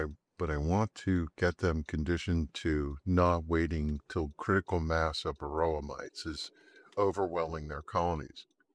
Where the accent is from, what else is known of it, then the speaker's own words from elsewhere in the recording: Flemington, New Jersey, United States; I grew up here in Flemington, and Flemington is called Circle City sometimes by some of the natives like me